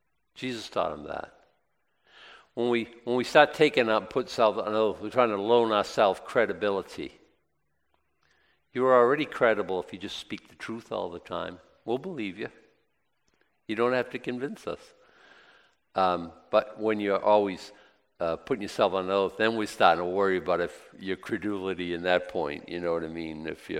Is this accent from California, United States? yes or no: no; Boston, Massachusetts, United States; everyone in Boston talks like me, or worse. I think I lost a lot of my accent.